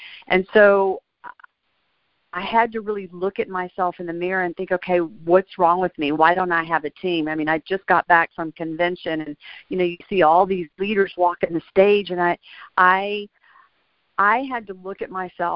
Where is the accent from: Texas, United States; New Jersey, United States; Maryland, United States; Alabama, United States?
Texas, United States; Houston; Tim just introduced me, but I'm from Houston, Texas.